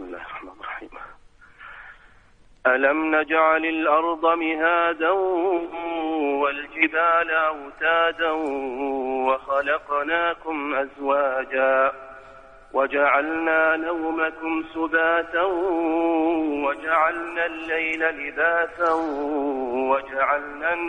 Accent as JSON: {"language": "Arabic", "country": "Libya", "lives_now": "Sharjah, United Arab Emirates", "said": "أنا من ليبيا وجلس الشارجة"}